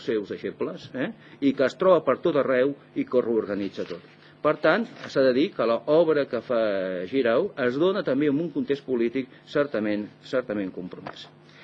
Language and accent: Catalan; Barcelona, Catalonia, Spain; born there; jo que sóc nascut a Barcelona